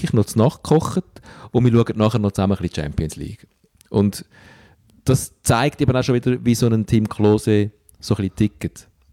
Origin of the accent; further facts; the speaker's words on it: Stäfa, Zurich, Switzerland; weil ich in Steffen aufgewachsen bin am Zürichsee und Rapperswil sehr nahe ist